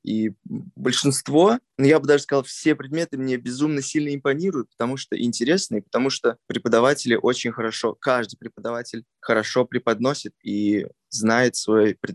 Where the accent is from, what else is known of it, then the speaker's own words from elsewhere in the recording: Saratov Oblast, Russia; я из области, из Саратовской области, и единственным разумным решением и удобным для меня переехать было в Саратов, а не в какой-то другой город, потому что очень близко к моему дому.